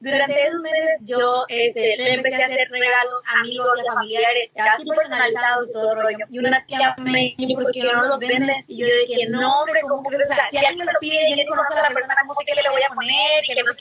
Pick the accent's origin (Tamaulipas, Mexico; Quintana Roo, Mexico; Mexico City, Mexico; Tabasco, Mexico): Tamaulipas, Mexico; Tampico; Es estudiante todavía, porque todavía estudio, tengo 20 años apenas, wow. Pues soy de Tampico, Tamaulipas, emprendedora, muy movida, energética.